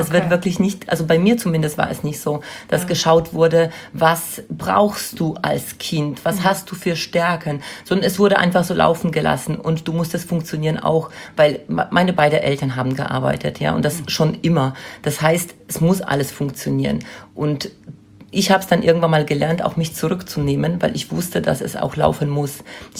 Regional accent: Poland; now in Germany; Ich komme, wie gesagt, aus Polen und bin sehr autoritär aufgewachsen.

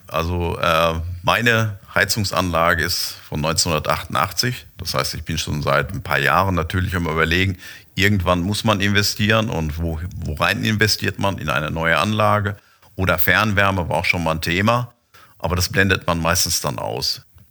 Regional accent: Lemgo, North Rhine-Westphalia, Germany; Ich bin gebürtiger Lemgoer, bin eigentlich auch immer hier vor Ort gewesen

